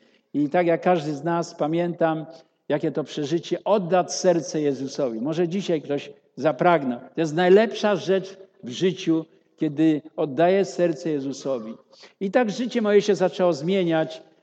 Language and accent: Polish; Nysa, Opole Voivodeship, Poland; Ja pochodzę z Nysy, miasta, gdzie wychowałem się.